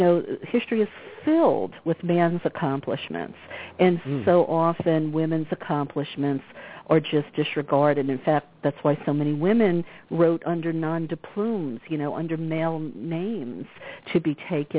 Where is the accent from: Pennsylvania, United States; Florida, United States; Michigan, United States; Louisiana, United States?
Louisiana, United States; New Orleans; I come from Southeast Louisiana. You know, I grew up in New Orleans